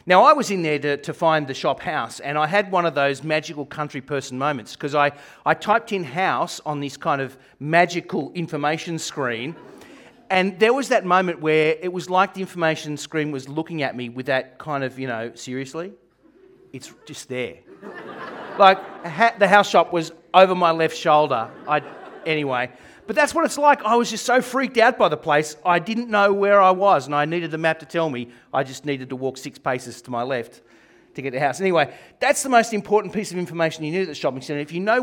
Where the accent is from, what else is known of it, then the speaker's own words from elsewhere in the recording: Gosford, New South Wales, Australia; also born or lived in Sydney; now in Bathurst, Australia; I much prefer the country to the city. And I've lived in both. I grew up in Gosford when it was a small town, and then I spent 12 years in Sydney. I count it my exile, my Babylon. And I've spent the last 15 years in Bathurst.